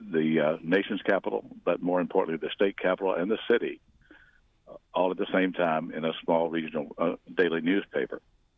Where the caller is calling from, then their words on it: Annapolis, Maryland, United States; I'm calling from Annapolis